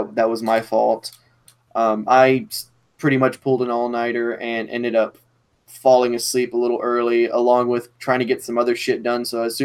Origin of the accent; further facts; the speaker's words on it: Texas, United States; I say y'all. I'm from Texas.